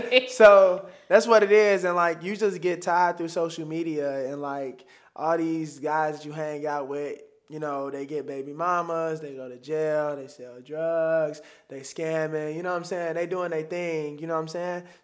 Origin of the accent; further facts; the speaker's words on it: Chicago, Illinois, United States; because like I still talk like I'm from Chicago. I still got the slang.